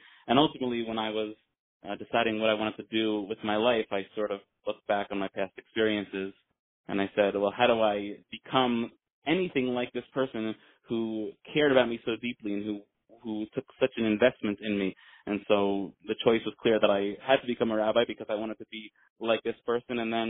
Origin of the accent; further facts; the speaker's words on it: New York, United States; It's on Long Island, and I grew up on Long Island